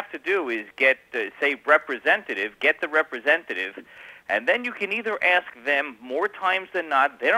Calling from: Sayville, New York, United States; I'm calling from Sable from Long Island.

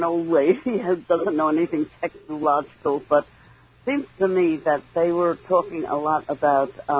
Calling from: Queens, New York, United States; Queens, New York.

